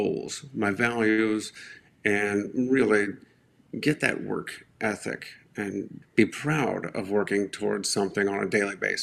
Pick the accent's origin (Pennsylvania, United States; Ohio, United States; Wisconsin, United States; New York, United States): Ohio, United States; I grew up in Northeast Ohio.